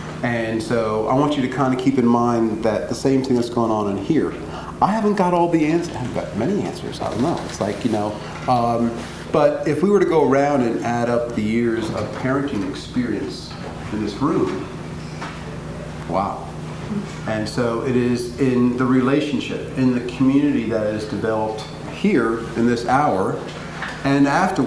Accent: New Jersey, United States; also born or lived in North Carolina; now in Seattle, United States; Currently in Seattle, but like 20 years before that in North Carolina. Although I'm originally from New Jersey, so it's like I'm confused.

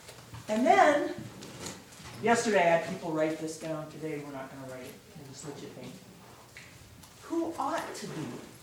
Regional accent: Sioux Falls, South Dakota, United States; I'm from Sioux Falls, South Dakota, and teach at Augustana College in the religion department.

